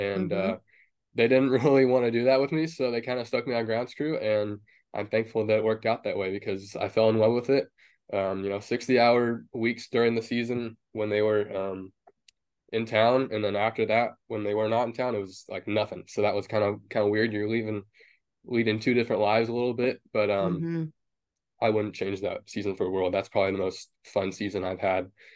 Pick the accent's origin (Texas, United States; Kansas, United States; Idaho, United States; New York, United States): Kansas, United States; Wichita; now in Surprise, United States; I'm originally from Wichita, Kansas.